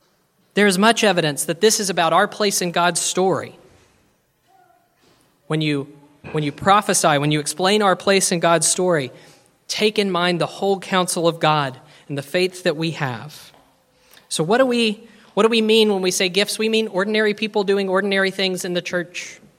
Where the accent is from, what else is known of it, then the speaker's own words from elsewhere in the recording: Alabama, United States; I'm from Alabama, I get no say.